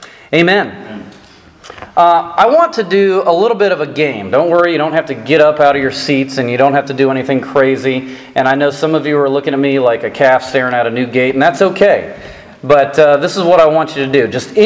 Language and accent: English; United States; It's obvious that I'm from the States.